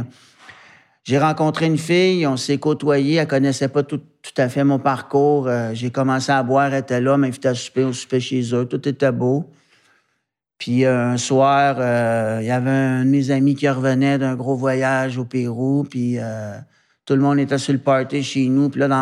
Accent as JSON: {"language": "French", "town": "Montreal", "region": "Quebec", "country": "Canada", "said": "je suis originaire de Montréal."}